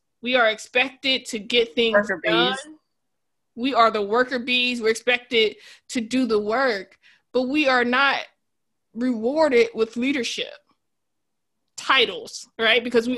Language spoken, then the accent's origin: English; the South, United States; As a Southerner myself, who's often disappointed